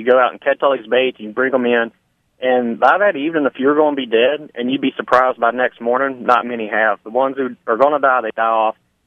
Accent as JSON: {"language": "English", "region": "Louisiana", "country": "United States"}